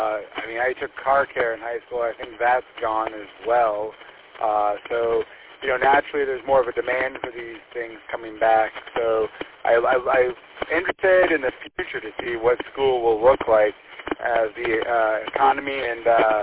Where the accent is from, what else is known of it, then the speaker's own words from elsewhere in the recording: Midland, United States; You know, I'm from Midland